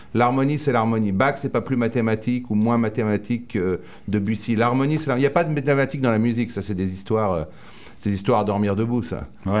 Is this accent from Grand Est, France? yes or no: no; Chartrettes, Île-de-France, France; j'ai grandi à Fontainebleau, donc dans la région de Samoa, juste à côté de Django. Ouais. En fait, j'ai grandi dans un petit village qui s'appelle Chartrette.